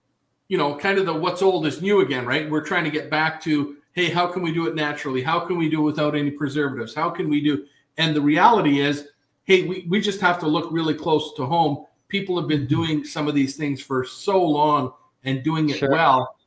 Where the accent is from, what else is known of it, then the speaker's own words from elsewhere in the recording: Thunder Bay, Ontario, Canada; I grew up in Thunder Bay